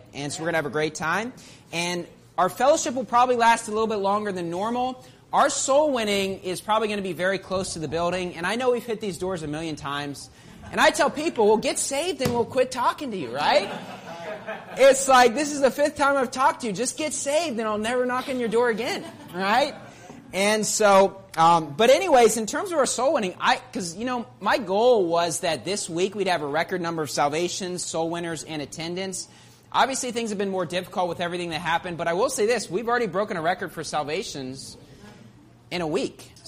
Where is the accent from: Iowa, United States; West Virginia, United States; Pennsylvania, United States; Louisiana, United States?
West Virginia, United States; accent: country accent; I grew up in West Virginia. I can't help it but sing it with a country accent and this big twang in my voice.